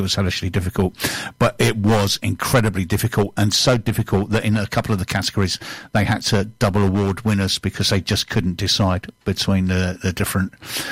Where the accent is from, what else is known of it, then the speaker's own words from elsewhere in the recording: London, United Kingdom; accent: Cockney; Trouble is, I'm a Cockney, isn't it? So it's Cockney French, isn't it?